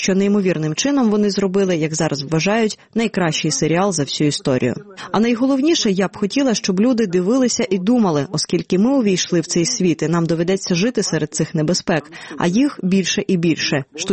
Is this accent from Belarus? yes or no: yes; Belarus; ми, білоруси, патріархальна нація, як і українці